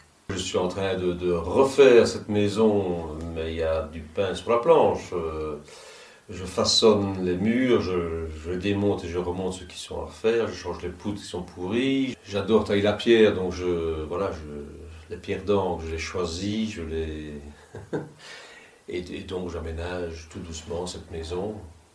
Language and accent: French; Wallonia, Belgium; now in France; D'origine je suis belge, du sud-est de la Belgique. Je suis arrivé dans le sud-est de la France